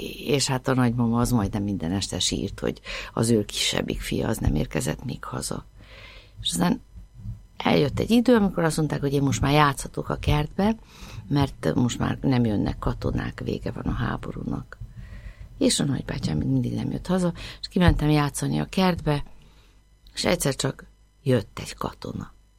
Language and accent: Hungarian; Budapest, Hungary; harmadik osztály után elkerültem a Németföldi úti iskolába Budára, mert elköltöztünk, Zuglóban laktunk, ott születtem, és elköltöztünk a 12. kerületbe